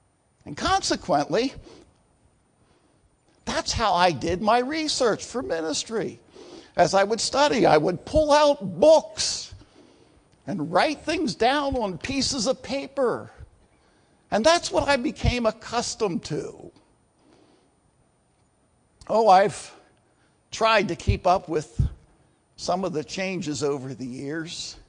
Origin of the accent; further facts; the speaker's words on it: Pennsylvania, United States; also born or lived in Philadelphia; I was born in Philadelphia. I spent my childhood years in eastern Pennsylvania, but in my early teens, we moved to Lancaster County, the heart of the Amish country. I spent my teens and my 20s in Lancaster County.